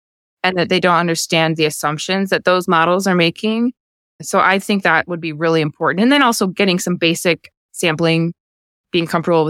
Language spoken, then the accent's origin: English; Chicago, Illinois, United States; so I'm from the Chicago area initially.